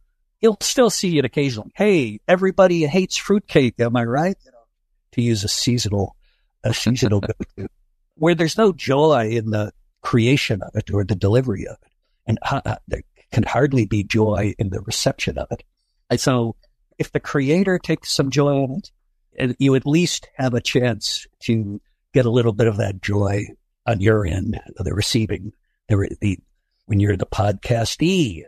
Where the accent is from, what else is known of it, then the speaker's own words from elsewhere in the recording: Cleveland, Ohio, United States; I observed on the street I grew up out in Cleveland, and it has remained true into all my intercontinental travels